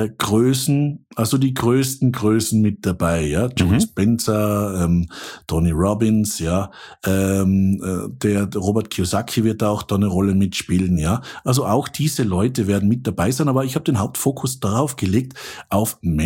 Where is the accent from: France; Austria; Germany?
Austria; now in Switzerland; Ich bin Österreicher, ja. Österreichisch klingt ein bisschen doof, ja, deswegen versuche ich Hochdeutsch zu sprechen und lebe jetzt in der Schweiz. Ich lebe jetzt in der Zentralschweiz